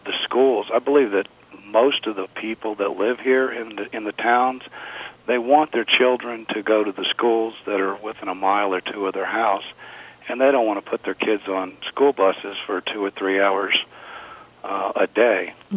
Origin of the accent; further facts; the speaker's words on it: the South, United States; growing up in the South, we were not quite as populated as the northern states